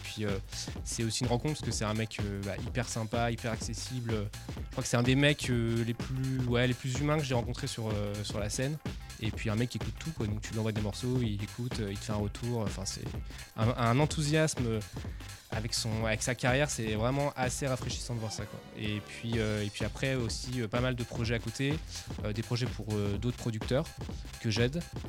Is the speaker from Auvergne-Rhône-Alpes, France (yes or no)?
yes; Lyon, Auvergne-Rhône-Alpes, France; also born or lived in Paris; now in Orléans, France; Alors moi je suis de Lyon et après Paris, effectivement, ouais.